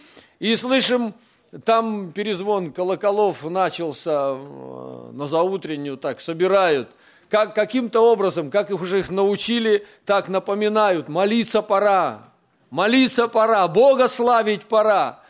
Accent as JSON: {"language": "Russian", "town": "Tomsk", "region": "Tomsk Oblast", "country": "Russia", "said": "Ведь все-таки он в этом городе гость, а я томич."}